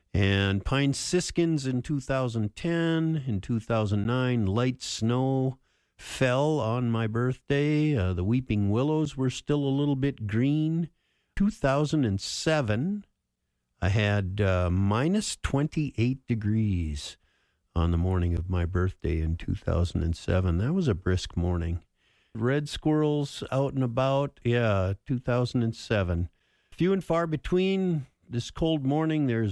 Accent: Park Rapids, Minnesota, United States; born there; I was born in Park Rapids, 1 sister in Minneapolis, so I guess that's 7. Anyway, moved around a lot until we settled into the Grand Rapids area in 1950, and we've kind of called this place home ever since.

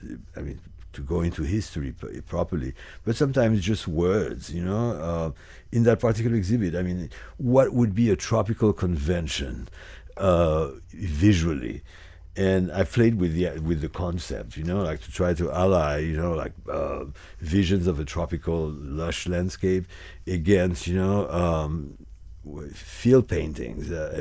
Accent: Haiti; I'm from Haiti

